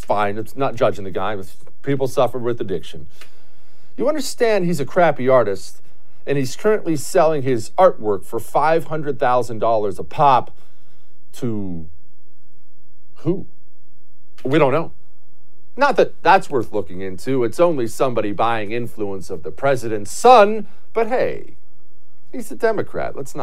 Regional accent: Houston, Texas, United States; Donald Trump, during his presidency, had to close the Chinese consulate right in my hometown of Houston

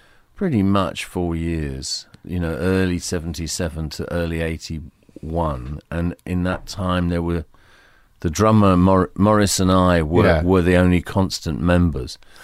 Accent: United Kingdom; The environment was Britain in the early and mid 1950s. You know, I was born in 1953

